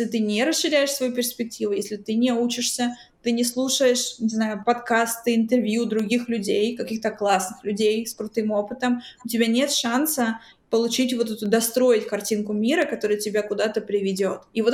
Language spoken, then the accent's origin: Russian; Kharkiv, Kharkiv Oblast, Ukraine; Я из Харькова, из обычного города, да, там у меня нет каких-то богатых родителей